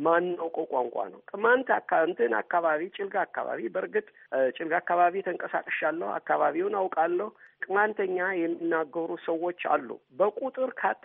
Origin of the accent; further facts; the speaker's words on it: Tikil Dingay, Amhara, Ethiopia; የላይ አርማጭሆ ከተማ ትክል ድንጋይ ትባላለች። ትክል ድንጋይ ቅማንት አማራ ለረጅም ጊዜ እኔ ተወልጄ እስከ ማድግ ድረስ ባንድ ላይ ነበር የሚኖረው።